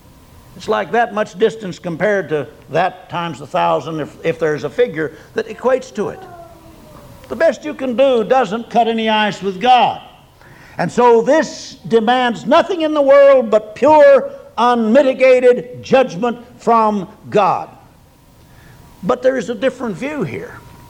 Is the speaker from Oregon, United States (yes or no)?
no; Oklahoma, United States; when I was a kid at home, we were raised up in Oklahoma among the Creek Indians